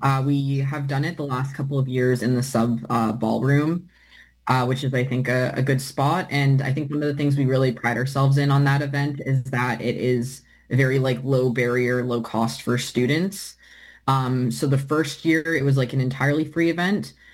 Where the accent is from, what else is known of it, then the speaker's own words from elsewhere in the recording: Alberta, Canada; I'm from Alberta, so I'm familiar with government book banning.